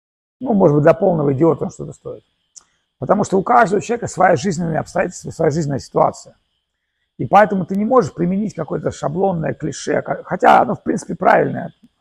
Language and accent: Russian; Russia; вы откуда? Я говорю, из России.